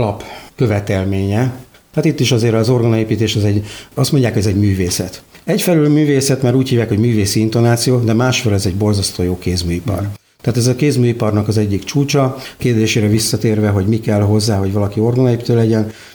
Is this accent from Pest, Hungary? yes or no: yes; Taksony, Pest, Hungary; also born or lived in Budapest; mivel én Taksonyban születtem, illetve Budapesten születtem, de Taksonyban gyerekeskedtem, Pestre közel följártunk